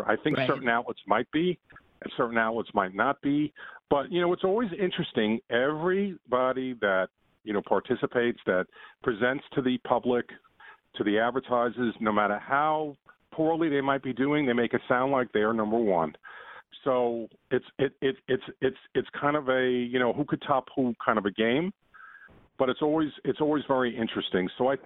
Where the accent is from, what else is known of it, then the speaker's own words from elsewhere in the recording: New York, United States; I'm from New York, so let me start with a negative.